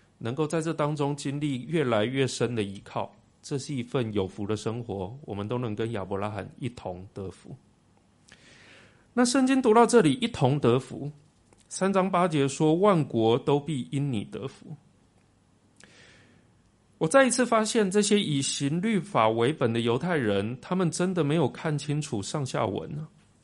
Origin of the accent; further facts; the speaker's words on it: Taiwan; 这个是我们台湾人说所谓媳妇熬成婆的心态。